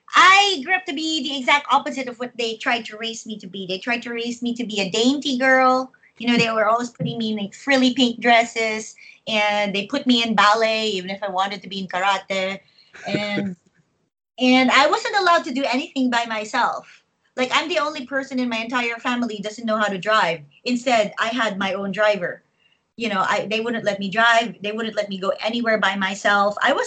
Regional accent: Manila, Metro Manila, Philippines; I grew up in Manila, yes.

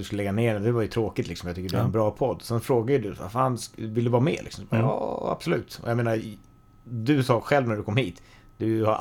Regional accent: Vansbro, Dalarna County, Sweden; Kommer upp från Dala-Järna, grannbyn hemma i Vansbro.

